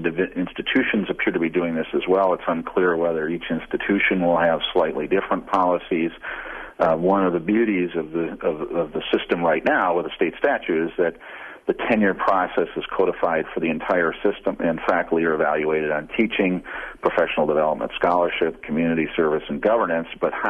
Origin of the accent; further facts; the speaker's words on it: Wisconsin, United States; moved away as an adult; I came out of the University of Wisconsin system. I grew up in Wisconsin.